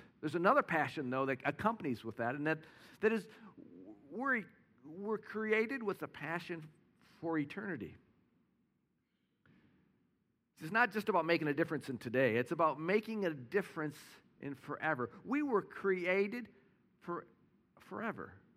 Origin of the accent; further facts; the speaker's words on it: Orlando, Florida, United States; I don't know if you saw, you know, I'm from Orlando, and the terrible events the last few weeks in Orlando with the Pulse Club shooting.